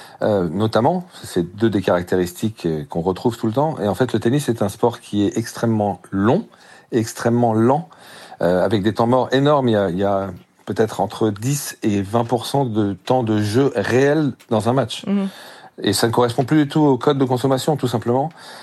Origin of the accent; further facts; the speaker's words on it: France; Je suis français, je suis très fier d'être français, je suis très heureux d'être français, je suis très heureux en France.